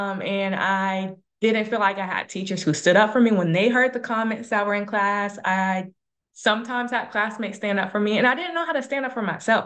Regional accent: Summerville, South Carolina, United States; So I'm from South Carolina. I'm from Summerville, which is outside of Charleston. And I grew up in pretty diverse schools.

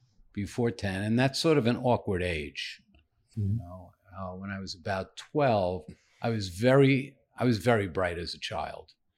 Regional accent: Queens, New York, United States; I grew up in Queens, New York. It's one of the five boroughs for those people that aren't from New York.

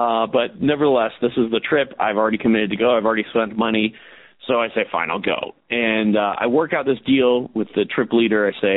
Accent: Chicago, Illinois, United States; I grew up in the Chicago area, so it wasn't too far from that.

